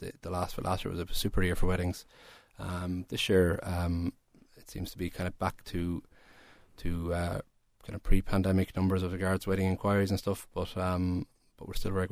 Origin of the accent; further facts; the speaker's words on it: Birr, County Offaly, Ireland; I'm back just over a year now. I'm originally from Burr, so lovely to be back home.